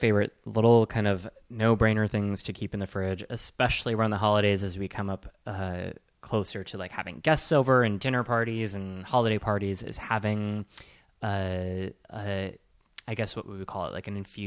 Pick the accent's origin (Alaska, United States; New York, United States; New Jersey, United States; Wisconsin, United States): Wisconsin, United States; I'm from Wisconsin.